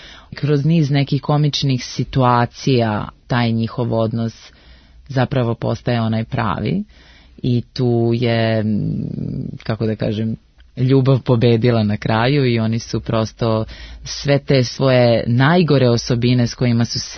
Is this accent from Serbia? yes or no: no; Podgorica, Montenegro; Ja sam iz Podgorice, ja sam radila u Crnogorskom narodnom pozorištu.